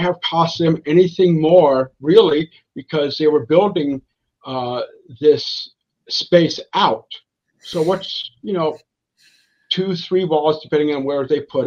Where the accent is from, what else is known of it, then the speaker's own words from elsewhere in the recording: Massachusetts, United States; like my home state of Massachusetts does.